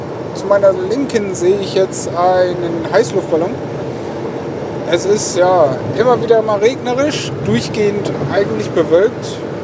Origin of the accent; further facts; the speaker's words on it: Lower Saxony, Germany; bin ich Ostfriese, also ein Nordlicht.